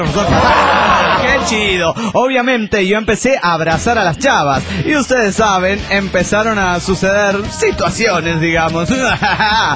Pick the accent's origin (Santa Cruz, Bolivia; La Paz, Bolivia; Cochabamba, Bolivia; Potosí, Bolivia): Cochabamba, Bolivia; de Cochabamba, Bolivia.